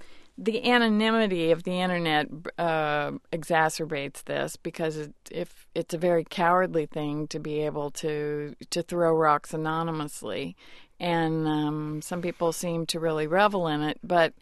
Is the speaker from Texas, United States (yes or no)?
no; Illinois, United States; I just saw where a newspaper in Normal, Illinois, my home state, has temporarily closed down its entire comment function.